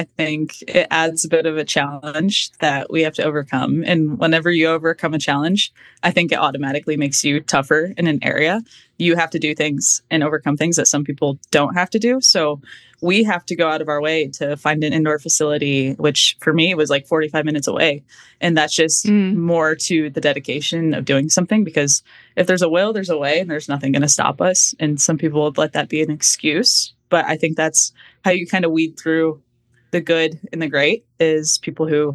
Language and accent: English; Midwest, United States; I mean, different, but probably the same. I feel like growing up in the Midwest it's fun because we have this such tight knit community.